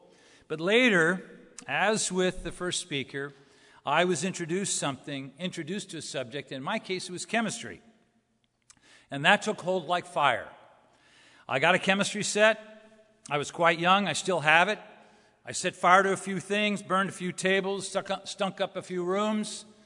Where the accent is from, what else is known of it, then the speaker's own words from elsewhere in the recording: Los Angeles, California, United States; For me, I grew up in Los Angeles. I wanted to be a Los Angeles Ram quarterback.